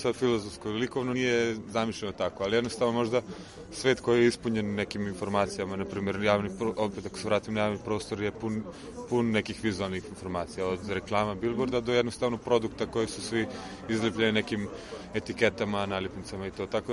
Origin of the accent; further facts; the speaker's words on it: Bosnia & Herzegovina; Ja sam odrastao u Bosni i tamo je bilo tako, ako ne uradiš sam, nema.